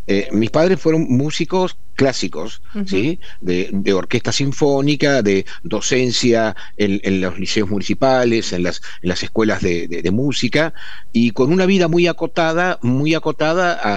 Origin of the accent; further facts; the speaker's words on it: Santa Fe, Argentina; yo uh-huh. nací en Santa Fe, estudiamos afuera, María Laura estudió en Rosario, yo estudié en Córdoba. Uh-huh. Y los dos volvimos a Santa Fe.